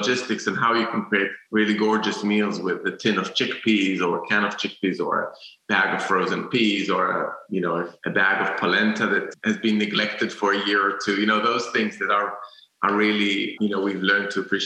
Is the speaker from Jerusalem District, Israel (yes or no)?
yes; Jerusalem, Jerusalem District, Israel; I used to be like a purist because I grew up in Jerusalem